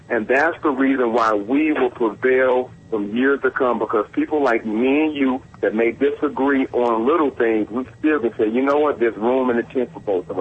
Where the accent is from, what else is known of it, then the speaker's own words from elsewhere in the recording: Chicago, Illinois, United States; I'm originally from a big city. I'm originally from Chicago.